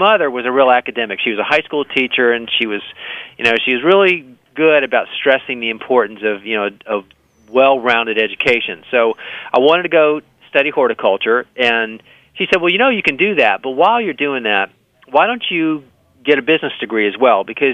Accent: Miami, Florida, United States; So, I grew up in Miami. So, everything grows down there pretty much. It's very tropical.

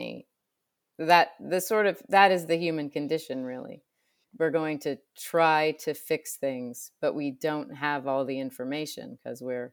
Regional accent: Illinois, United States; I mean, I grew up in Illinois. I know Chicago.

